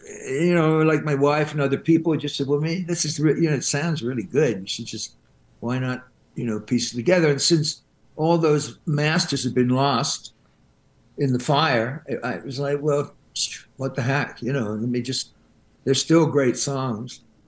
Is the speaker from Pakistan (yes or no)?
no; England, United Kingdom; you know, I'm English. So I grew up a lot around Jamaican music and reggae